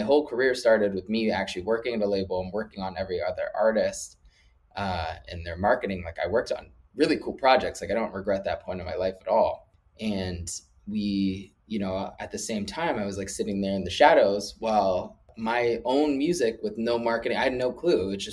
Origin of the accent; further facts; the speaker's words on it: Arizona, United States; It was like the first time I had ever been to New York from, you know, because I'm from Arizona and stuff.